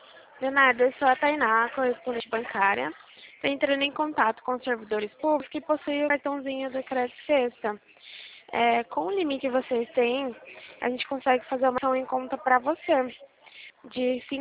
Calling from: Limeira, São Paulo, Brazil; Eu sou do escritório de Limeira, São Paulo.

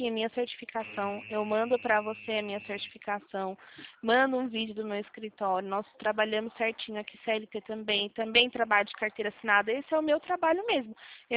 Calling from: Itatiba, São Paulo, Brazil; Eu falo daqui da cidade de Itatiba, interior de São Paulo.

